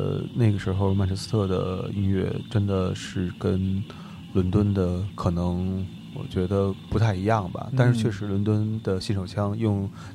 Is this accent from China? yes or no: yes; Beijing, China; 我小时候住在的地儿是在。就是广安门北京首钢特钢厂的附近，对，然后所以我包括我父亲工作的单位旁边就是一条那个铁道，南二环的一条铁道